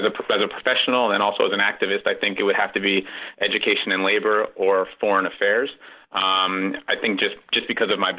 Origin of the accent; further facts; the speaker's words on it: Mount Vernon, New York, United States; I grew up in Mount Vernon, which I mentioned before is a very diverse city.